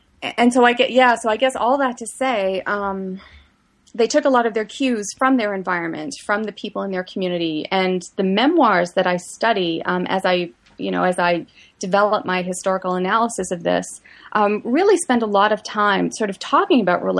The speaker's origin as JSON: {"language": "English", "region": "the Maritimes", "country": "Canada", "said": "because I'm from Maritime Canada, I have focused a lot of my research on the Maritimes and Northern New England, which is where I've collected"}